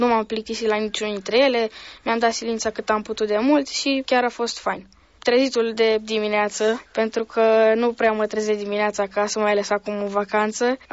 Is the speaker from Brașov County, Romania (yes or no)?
yes; Râșnov, Brașov County, Romania; din Râșnov